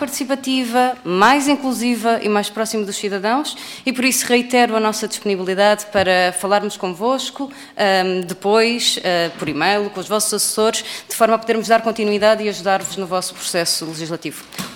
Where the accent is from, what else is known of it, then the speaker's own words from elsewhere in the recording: Portugal; enquanto português